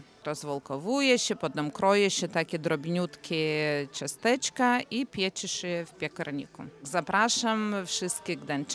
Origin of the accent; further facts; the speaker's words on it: Vilnius, Vilnius County, Lithuania; przyjechałam z Wilna. Zwykle jeżdżymy tu na jarmark dominikański.